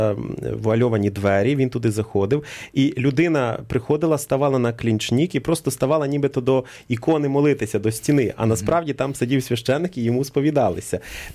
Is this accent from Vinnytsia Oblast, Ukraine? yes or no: yes; Vinnytsia Oblast, Ukraine; я багато чув від парафіян з Шаргорода, я там близенько звідти родом.